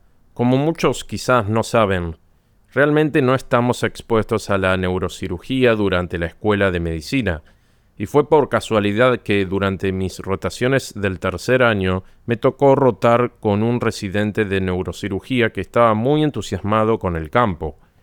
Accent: Dubai, United Arab Emirates; moved away as an adult; also born or lived in United States; específicamente a Dubái, antes de que se convirtiera en la metrópolis que es hoy. Así que crecí en Dubái durante la mayor parte de mi niñez. Luego asistí a la Universidad de Penn State, en Estados Unidos, donde completé mi bachillerato.

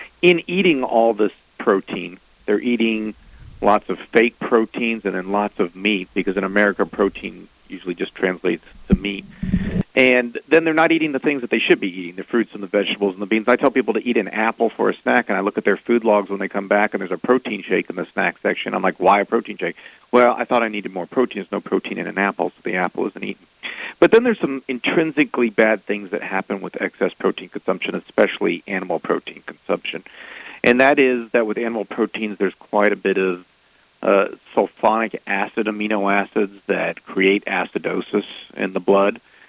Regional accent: Houston, Texas, United States; also born or lived in South Africa / Michigan; I've always been a Texan. I was actually born in South Africa, grew up in Texas, did my surgery training up in Michigan, but then came back home.

